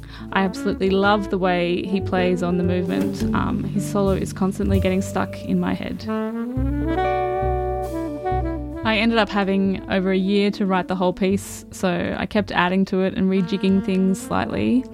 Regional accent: Australia; also born or lived in United States; a saxophonist and composer based in Naarm, Melbourne. I grew up in Australia, first encountering jazz in Toowoomba

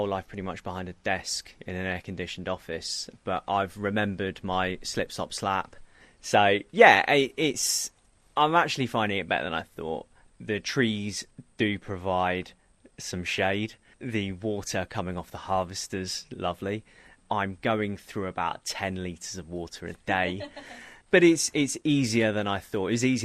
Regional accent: England, United Kingdom; now in Australia; I'm English, and I'm out here picking fruit.

